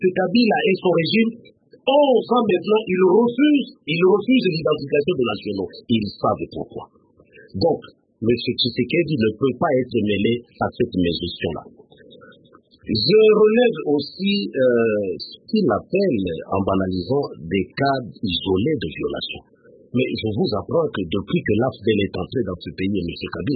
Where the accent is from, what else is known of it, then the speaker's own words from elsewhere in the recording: Bukavu, South Kivu, DR Congo; Moi, je viens de Bukavu, j'étais à Uvira, j'étais à Makobola, j'étais à Mboko, j'étais à Baraka.